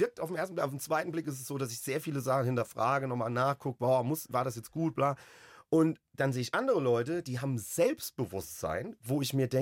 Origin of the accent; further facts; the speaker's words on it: Hesse, Germany; Ist toll auch als Hesse, wenn du Sprachschule kriegst